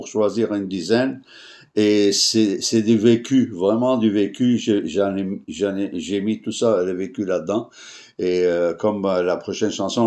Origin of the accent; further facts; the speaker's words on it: Latakia, Latakia Governorate, Syria; also born or lived in Kessab; j'ai vécu au Moyen-Orient, j'ai vécu en Syrie, je suis né en Syrie, dans un petit village qui s'appelle Kessab, et après ça, on l'a descendu en ville parce qu'on n'avait pas de collège après le sixième, donc on a descendu à Latakié, en Syrie, la ville la plus proche